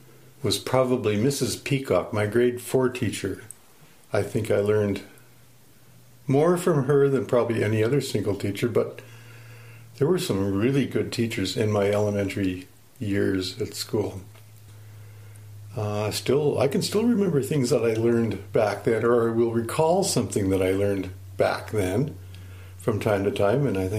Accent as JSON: {"language": "English", "town": "Camrose", "region": "Alberta", "country": "Canada", "tie": "born or raised there", "said": "I was born in Camrose, Alberta. I have lived on 3 different farms in the Balfe area since that time."}